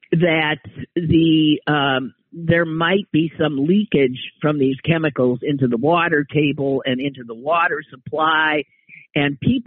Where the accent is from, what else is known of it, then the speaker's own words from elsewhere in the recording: Green Bay, Wisconsin, United States; And by the way, Alloway, I always say I'm from Green Bay.